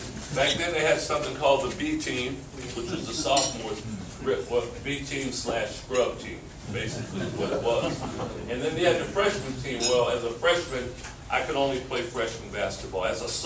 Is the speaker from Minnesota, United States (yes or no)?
no; Compton, California, United States; Growing up in Compton, you had the UCLA Bruins, who started winning championships in 1964, 65, right in there.